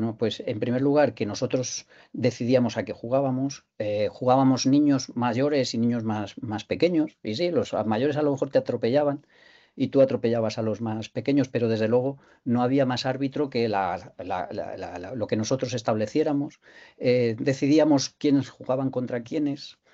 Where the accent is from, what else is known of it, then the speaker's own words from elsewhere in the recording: Santa Cruz de Tenerife, Canary Islands, Spain; me acordaba de cuando yo era niño. Yo me crié en Santa Cruz de Tenerife.